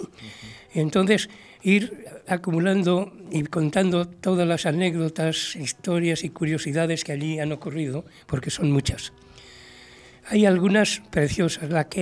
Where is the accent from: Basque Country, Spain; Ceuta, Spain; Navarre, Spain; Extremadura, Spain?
Basque Country, Spain; Legazpia; me traía ya desde mi pueblo, Legazpia, en Guipúzcoa, la idea de que de una cruz llegaría a otra.